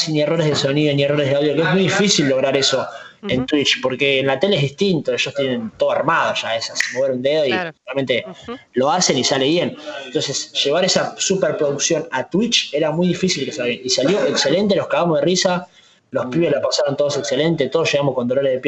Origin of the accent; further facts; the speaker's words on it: Avellaneda, Buenos Aires Province, Argentina; Yo vengo de Avellaneda y a mí tengo mucho sentido de pertenencia por mi barrio, por Avellaneda. Me siento muy parte de mi barrio.